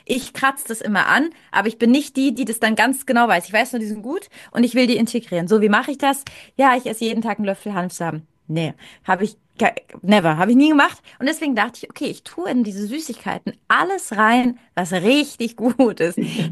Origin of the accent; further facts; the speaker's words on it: Italy; ich komme aus Italien, wir haben schon darüber gesprochen.